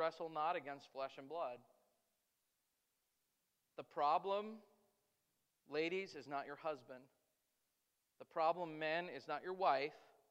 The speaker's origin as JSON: {"language": "English", "country": "United States", "said": "That as an American, the thing that concerns me the most in our society"}